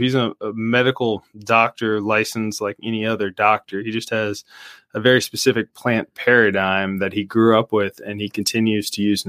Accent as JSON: {"language": "English", "town": "Orlando", "region": "Florida", "country": "United States", "tie": "born or raised there", "lives_now": "Jacksonville, United States", "said": "I am. I grew up in Central Florida. I grew up in Orlando. So even Orlando has two seasons, hot or not."}